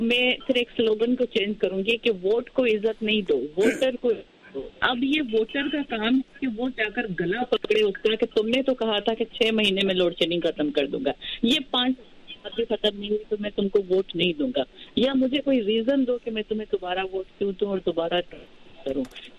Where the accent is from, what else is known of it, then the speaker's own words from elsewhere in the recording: Sindh, Pakistan; سندھ کا تو خیر میں خود میرا اپنا سندھ سے تعلق ہے